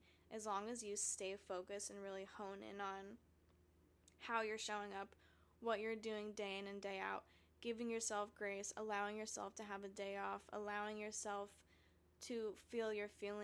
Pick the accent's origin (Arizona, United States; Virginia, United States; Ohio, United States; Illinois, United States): Arizona, United States; obviously he grew up in New Jersey and I grew up in Arizona.